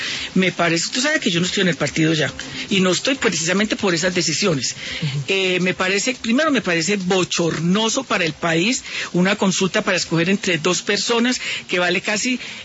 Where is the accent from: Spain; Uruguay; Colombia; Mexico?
Colombia; soy más colombiana que cualquiera.